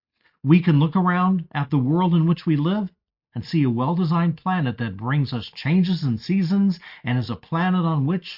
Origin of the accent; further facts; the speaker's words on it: El Paso, Texas, United States; in my hometown of El Paso, Texas